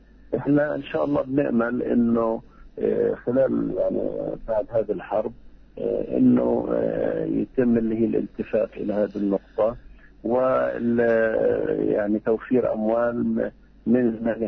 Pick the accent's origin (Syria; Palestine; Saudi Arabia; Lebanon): Palestine; West Bank; يعني عندنا في الضفة